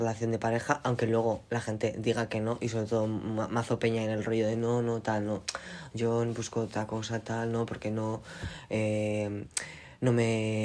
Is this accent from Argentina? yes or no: no; Cáceres, Extremadura, Spain; now in Seville, Spain; No, en realidad soy de Cáceres. No, pero que, bueno, vivía en otros puntos del estado